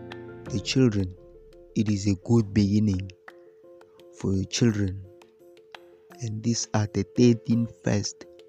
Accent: South Africa; I'm broadcasting live from South Africa. Today, I ain't got nothing much to say, but we Africans, we no longer love ourselves

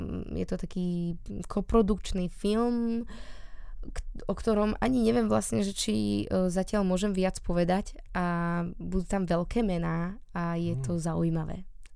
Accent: Rovinka, Bratislava Region, Slovakia; Teraz prezradím, odkiaľ som, ale my v Rovinke robíme teraz kvapku krvi

